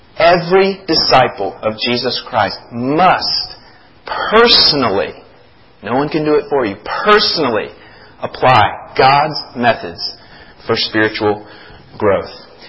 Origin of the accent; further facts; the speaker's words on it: Florida, United States; You know, when I grew up in Florida, there was a season, and it may still be going on, but I'm not there.